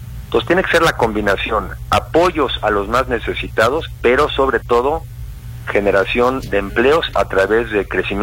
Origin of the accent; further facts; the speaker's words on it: Mexico; Yo lo que estoy sobre todo es trabajando porque tengamos una alternativa como mexicanos